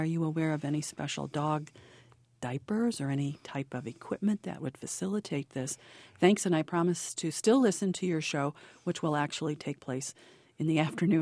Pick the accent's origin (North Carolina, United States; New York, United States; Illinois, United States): Illinois, United States; Gifford; I listen to WILL because I grew up in Gifford, Illinois, and attended the U of I.